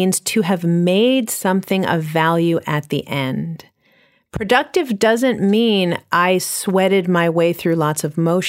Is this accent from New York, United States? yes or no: yes; New York City, New York, United States; I'm from New York City too, and you can be on the train